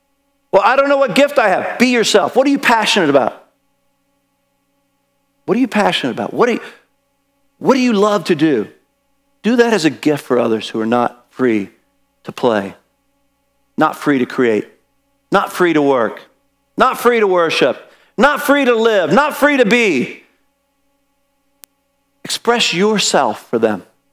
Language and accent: English; San Francisco, California, United States; We're from San Francisco. You have to forgive us. We think every home should be a Victorian.